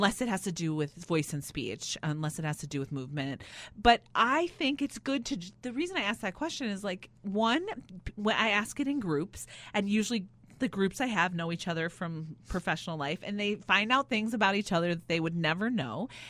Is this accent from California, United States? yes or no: no; Evanston, Illinois, United States; when I was growing up in Evanston, I had a friend who had this huge Lincoln Street.